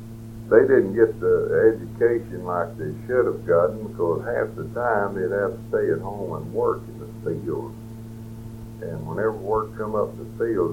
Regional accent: Yoakum, Texas, United States; born there; I was born in Yoakum, Texas, August the 30th, 1903.

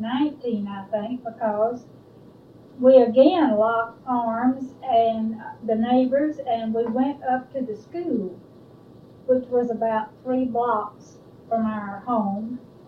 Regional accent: Bishop, California, United States; And I was born in Bishop

